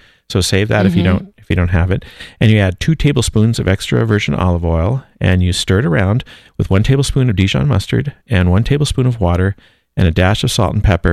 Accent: the South, United States; I grew up in the South, and I never saw one there.

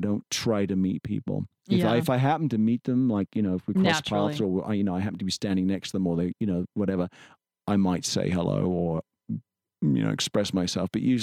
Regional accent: England, United Kingdom; I'm so English about that, but I'm partly French too.

